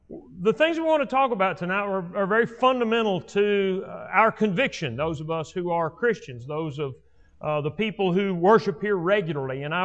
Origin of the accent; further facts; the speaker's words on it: Slaton, Texas, United States; I grew up in West Texas, outside of Lubbock. Most of my youth was spent in Slayton. We could get up and ride across town on our bicycles, and if Mom didn't know where we were, that was okay.